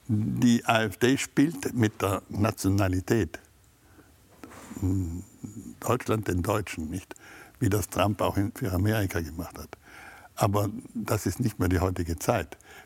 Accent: Trentino-Alto Adige, Italy; Wir Südtiroler sind Südtiroler, Europäer und Weltbürger. Wir sind keine Deutschen, wir sind keine Österreicher

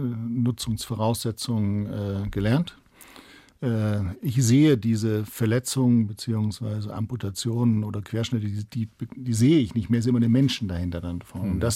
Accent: Hamburg, Germany; konnte damals auch wieder zurückgehen in meine Heimatstadt sozusagen nach Hamburg, wo ich ja groß geworden bin und ans alte Umfeld wieder anknüpfen konnte.

